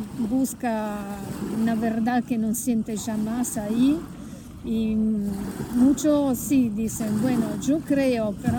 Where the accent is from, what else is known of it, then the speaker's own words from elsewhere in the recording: Milan, Lombardy, Italy; born there; accent: Italian; Spanish is a second language; Yo nací por eso, al norte de Italia, en Milano.